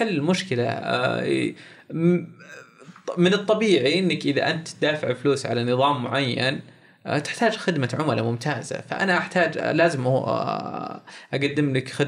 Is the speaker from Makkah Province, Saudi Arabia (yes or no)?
no; Riyadh, Riyadh Province, Saudi Arabia; منتشر عندنا في الرياض في الوقت الحالي